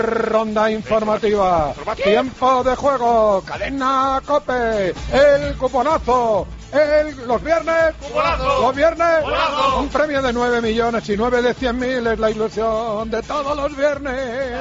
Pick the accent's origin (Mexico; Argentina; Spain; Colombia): Spain; Padrón, Galicia; A ver, el Flavia de Padrón, seguros? De mi pueblo.